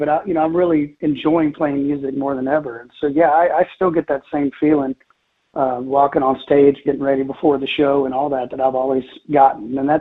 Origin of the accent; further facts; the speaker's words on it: Texas, United States; I'm born and raised in Texas and been playing here for, I've never moved.